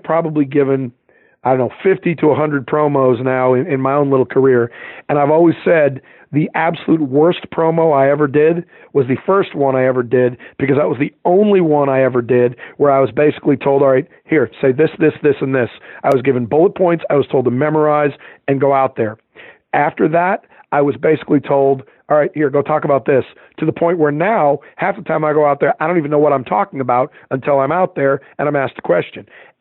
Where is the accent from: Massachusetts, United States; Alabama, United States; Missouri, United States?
Massachusetts, United States; Boston; And it's probably because I'm from Boston, and you know, the northern attitude may rub some people the wrong way